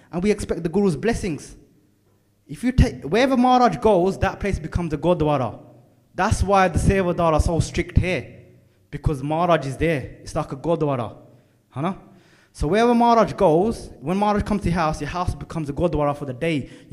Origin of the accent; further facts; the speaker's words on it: Hackney, London, United Kingdom; born there; I was born in Hackney.